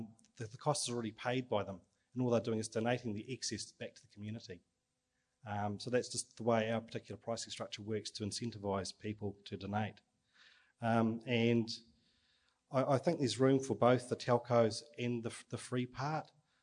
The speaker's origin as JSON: {"language": "English", "country": "New Zealand", "said": "from New Zealand"}